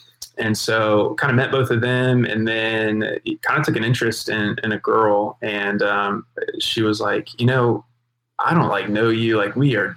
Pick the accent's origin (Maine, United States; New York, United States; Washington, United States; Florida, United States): Florida, United States; Jacksonville; I grew up here in Jacksonville, Florida.